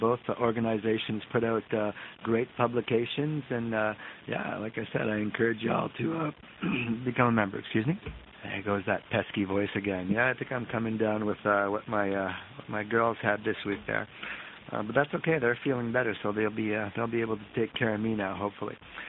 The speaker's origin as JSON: {"language": "English", "country": "Canada", "said": "I want you guys to take Canada, of course, because I'm from Canada."}